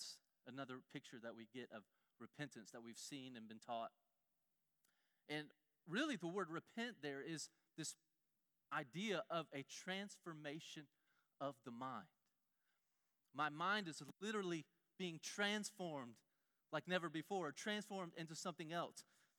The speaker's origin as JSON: {"language": "English", "town": "Augusta", "region": "Georgia", "country": "United States", "tie": "born or raised there", "said": "there's a Zaxby's on every street and every corner in Augusta. And so I grew up going to Zaxby's a lot."}